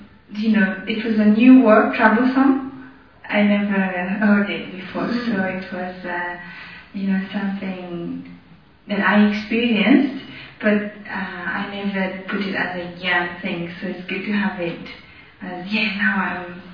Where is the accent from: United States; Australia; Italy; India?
Italy; I'm from Italy, 8 years in Yan